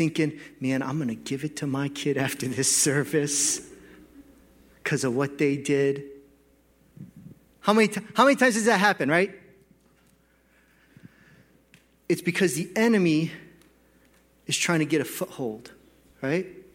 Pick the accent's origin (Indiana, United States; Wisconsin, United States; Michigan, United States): Wisconsin, United States; I'm from Wisconsin. And here's what we do for fun. We go mudding for fun.